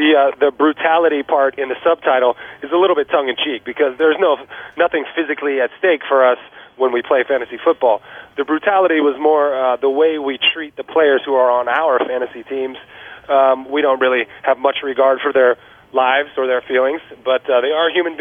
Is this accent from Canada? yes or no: no; San Jose, California, United States; I grew up in San Jose as a 49er fan, and the Broncos were kind of a rival of ours.